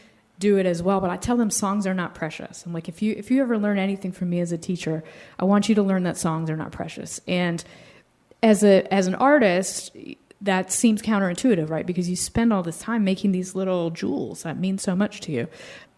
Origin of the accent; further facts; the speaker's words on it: Virginia, United States; because I'm from Virginia and I'm 43